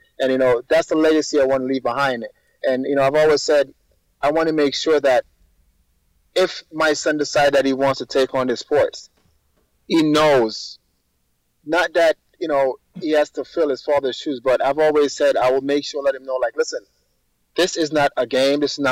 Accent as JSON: {"language": "English", "region": "Saint Catherine", "country": "Jamaica", "tie": "born or raised there", "said": "I'm from St. Catherine in Jamaica. You know, growing up in Jamaica, we really didn't have much."}